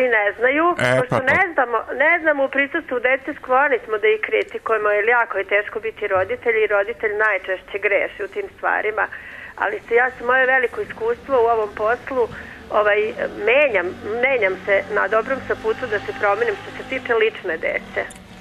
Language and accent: Serbian; Serbia; svu decu kod nas u Srbiji, da im poželim srećne praznike.